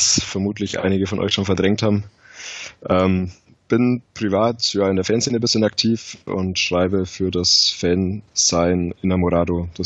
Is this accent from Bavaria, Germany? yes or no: yes; Ingolstadt, Bavaria, Germany; 24 Jahre, gebürtig aus Ingolstadt.